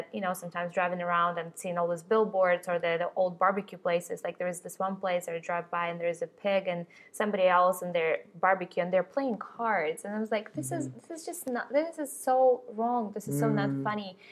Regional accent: Ukraine; English is a second language; now in United States; And I remember growing up in Ukraine, so especially when I was growing up, I didn't know any vegetarians or vegans at that point at all.

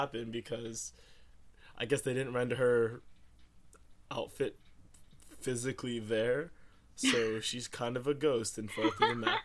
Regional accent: United States; as an American, I know the last time a country tried to threaten us with blonde-haired, blue-eyed super warriors, we went in and cleaned house.

